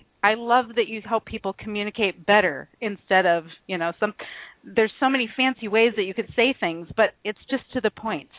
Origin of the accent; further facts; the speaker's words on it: United States; well, I'm American